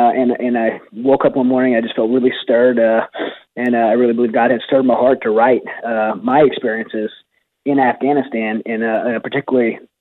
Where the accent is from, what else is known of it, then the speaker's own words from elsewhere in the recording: Louisiana, United States; I think culturally, I grew up in South Louisiana, and Catholicism was really, you know, rooted in the culture